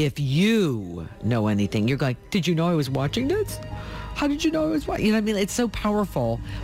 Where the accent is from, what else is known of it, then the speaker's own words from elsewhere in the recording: Pittsburgh, Pennsylvania, United States; I grew up in Pittsburgh in near a little hamlet called Ingomar.